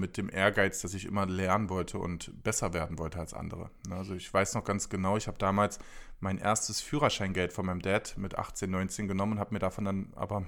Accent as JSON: {"language": "German", "town": "Cologne", "region": "North Rhine-Westphalia", "country": "Germany", "said": "genau, ich bin aus Köln."}